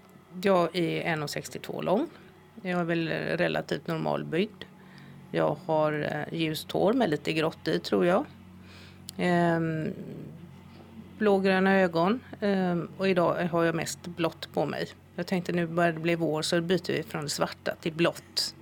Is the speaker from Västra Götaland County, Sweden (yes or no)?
yes; Gothenburg, Västra Götaland County, Sweden; Det är en väldigt stor skillnad från där jag kommer från Göteborg.